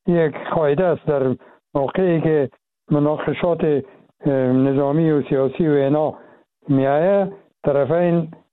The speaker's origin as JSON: {"language": "Persian", "country": "Afghanistan", "said": "ما افغان هستیم چی داخل چی خارج"}